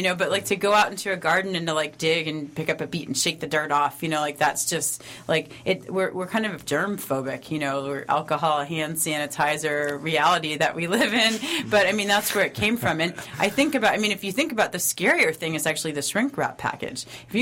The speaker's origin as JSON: {"language": "English", "region": "New York", "country": "United States", "tie": "born or raised there", "said": "I mean, I grew up on Long Island, so my version of a garden was quite a different thing than what I'm hearing."}